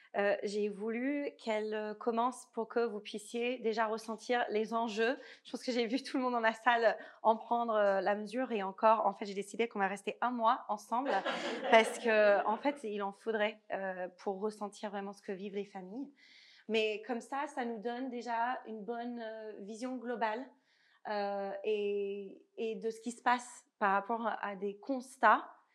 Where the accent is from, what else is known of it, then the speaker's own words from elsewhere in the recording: Omaha, Nebraska, United States; French is a second language; J'ai grandi donc, dans le Omaha, Nebraska, qui, si vous fermez les yeux et vous pointez sur une carte des États-Unis